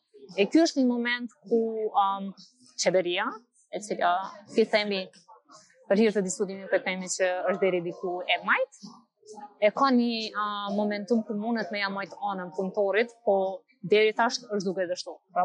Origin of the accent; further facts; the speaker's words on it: Kosovo; ne e kemi aktualisht si kosovarë dhe shumicë nështë shqiptare në Kosovë